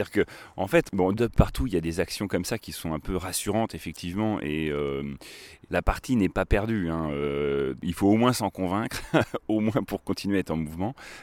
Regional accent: Chédigny, Centre-Val de Loire, France; Alors moi, j'ai grandi donc à Chédigny.

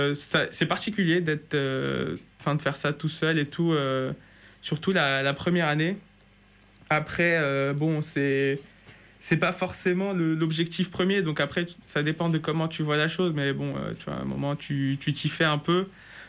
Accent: Morocco; born there; moi, je suis né au Maroc

